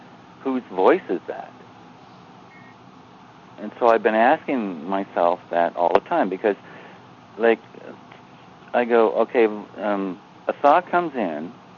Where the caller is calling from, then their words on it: British Columbia, Canada; from Vancouver Island.